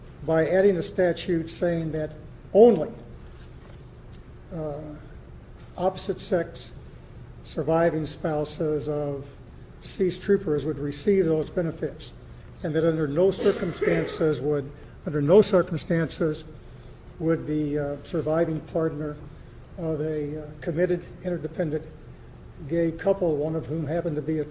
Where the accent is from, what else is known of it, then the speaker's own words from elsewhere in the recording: St. Louis, Missouri, United States; from St. Louis